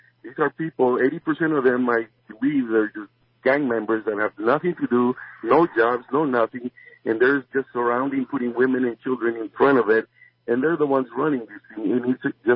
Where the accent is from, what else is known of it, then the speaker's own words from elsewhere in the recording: Honduras; English is a second language; now in Austin, United States; I'm originally from Honduras, and I'm Republican from the moment I was born. I already did my vote on first day of election, early voting here in Austin, Texas.